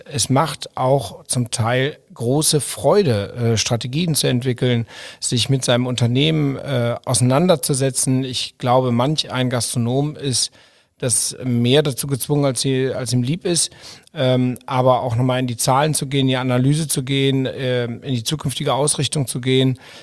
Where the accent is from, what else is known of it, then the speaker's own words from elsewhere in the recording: Düsseldorf, North Rhine-Westphalia, Germany; born there; Aus Düsseldorf.